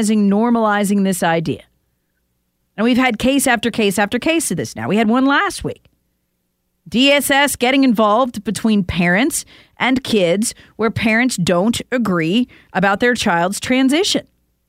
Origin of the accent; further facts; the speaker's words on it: Charlotte, North Carolina, United States; Charlotte Mecklenburg, where I'm from, I'm a refugee from the People's Republic of Charlotte.